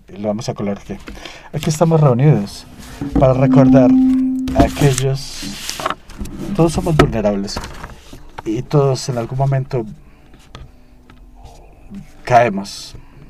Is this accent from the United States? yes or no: yes; Texas, United States; yo soy de Texas